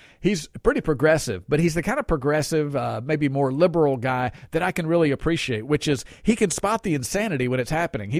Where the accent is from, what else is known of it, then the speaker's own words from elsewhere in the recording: Jackson, Mississippi, United States; also born or lived in New York; I grew up in Jackson, Mississippi, born in New York, but I've been down here most of my life. I went through public schools, three of them.